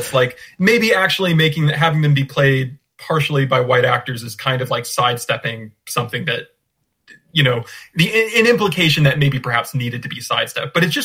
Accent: United States; I'm an American who reads a lot of folklore and mythology and is very interested in it.

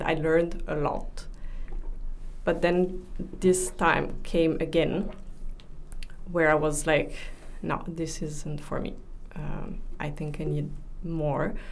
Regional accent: Italy; moved away as an adult; now in Amsterdam, Netherlands; And I grew up in Italy, but my father is half from Syria. And I went to a French school my whole life, and then moved to Amsterdam when I was 22.

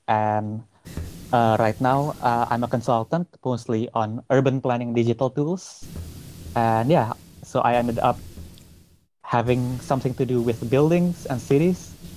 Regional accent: Java, Indonesia; The short answer is all over the place, but mostly in Indonesia, in the island of Java, the most populous island in Indonesia. It's in the western part, either the suburbs of Jakarta or Bandung, in the capital of West Java.

